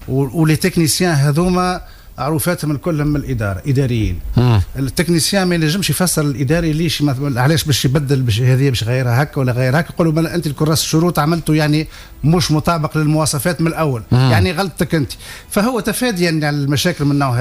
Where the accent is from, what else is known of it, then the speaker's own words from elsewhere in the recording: Tunisia; يعني هو تقريبا مشكلة هذه عندنا في تونس كبيرة برشا